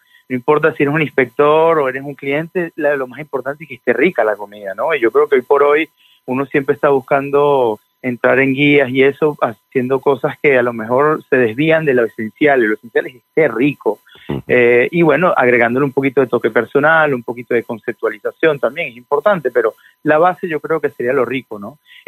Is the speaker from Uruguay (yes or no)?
no; Venezuela; born there; also born or lived in France; yo nací en Venezuela, tengo familia colombiana, argentina, italiana también